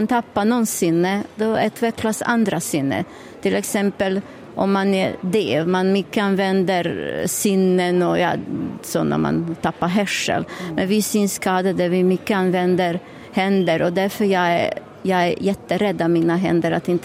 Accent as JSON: {"language": "Swedish", "country": "Bosnia & Herzegovina", "second_language": "Swedish", "moved": "yes", "lives_now": "Sweden", "said": "Jag kommer från Bosnien, för det är Jugoslavien."}